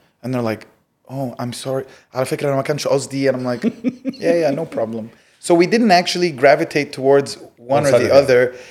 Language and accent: English; Alexandria, Alexandria Governorate, Egypt; Egypt is home for me. I was born in Alexandria.